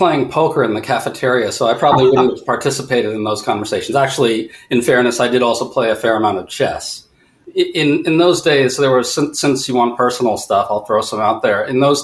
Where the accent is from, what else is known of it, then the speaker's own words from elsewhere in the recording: New York City, New York, United States; I grew up in Lower Manhattan and Greenwich Village, actually. In those days, it was a little bit different than it looks now.